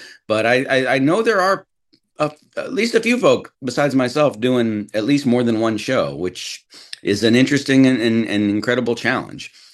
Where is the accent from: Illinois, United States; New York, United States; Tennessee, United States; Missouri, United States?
Missouri, United States; St. Louis; I'm from St. Louis, Missouri originally, which is why I sound like this.